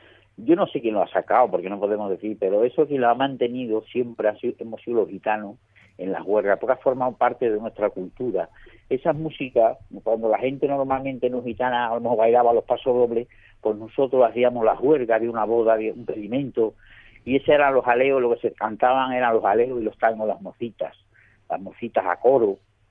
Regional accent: Beja, Alentejo, Portugal; Spanish is a second language; yo nací en Portugal, y yo la suerte que tuve en Portugal fue de estar metido ahí en Beja, ¿sabes?, en el Alentejo

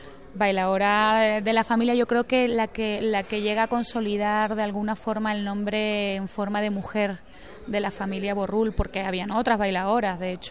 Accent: Canary Islands, Spain; born there; yo nací en Canarias y aunque me he criado con mi abuela

